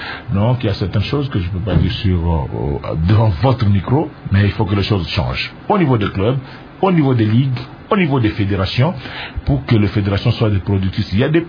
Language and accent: French; DR Congo; Je suis congolais